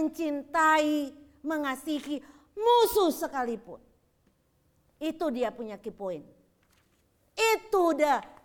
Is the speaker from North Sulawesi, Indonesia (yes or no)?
yes; Manado, North Sulawesi, Indonesia; Ya, mungkin sesuku dengan saya dari Manado, ya.